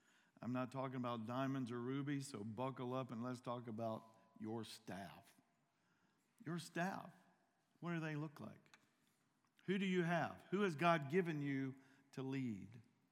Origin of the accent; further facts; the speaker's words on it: North Carolina, United States; My sister is in my hometown in North Carolina, and she's sending me a video.